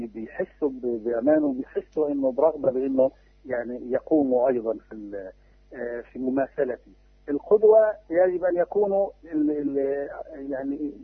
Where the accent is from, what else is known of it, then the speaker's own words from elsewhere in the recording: Palestine; أنا في حاجة إني أكون ابن فلسطين لقضيتي أنا وكل إخواني الفلسطينيين،